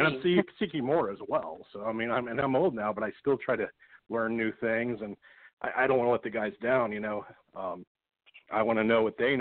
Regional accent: Columbus, Ohio, United States; Basically, you know, it's my hometown, Columbus is, so we're giving half our ticket sales to Latitude 525.

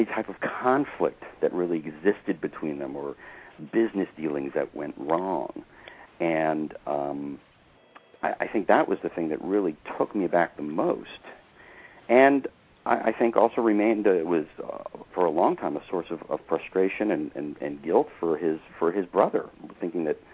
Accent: New York, United States; this underconfident, schlubby teenager growing up outside of New York City

